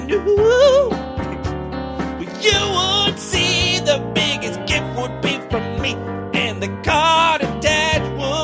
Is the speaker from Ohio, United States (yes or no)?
yes; Ohio, United States; The first one comes from my home state of Ohio, which is quickly becoming Florida 2.0.